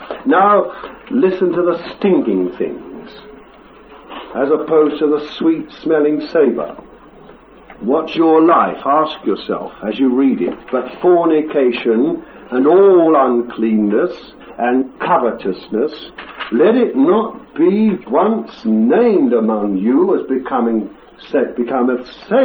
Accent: England, United Kingdom; born there; I've been brought up in a different kingdom. I was born in England, you see.

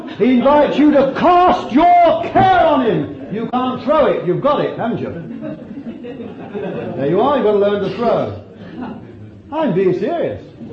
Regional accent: England, United Kingdom; And you see, we're English, we've been told not to do this.

